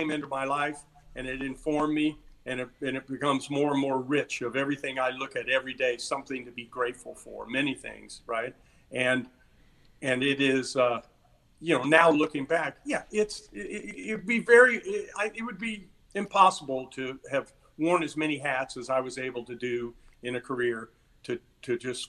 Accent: the South, United States; I'm from the South.

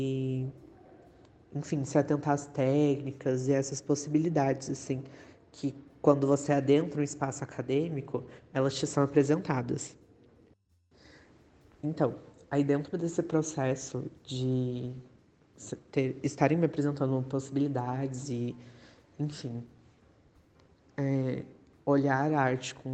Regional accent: São José dos Campos, São Paulo, Brazil; also born or lived in Taubaté; eu tenho 21 anos, eu sou de Taubaté, mas eu cresci em São José.

